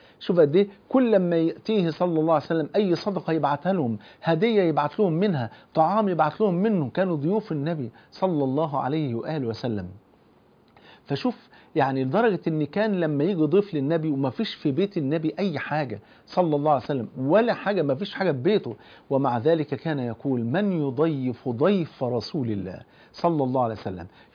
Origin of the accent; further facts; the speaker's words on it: Cairo, Cairo Governorate, Egypt; في وسط البلد عندنا في القاهرة.